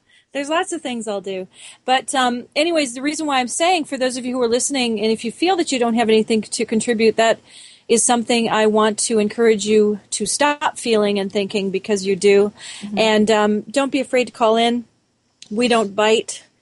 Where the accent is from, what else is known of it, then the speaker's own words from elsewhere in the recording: Montreal, Quebec, Canada; born there; also born or lived in Toronto; now in Vancouver, Canada; I was born in Montreal and went from Montreal to Toronto and then back and then out to Vancouver here.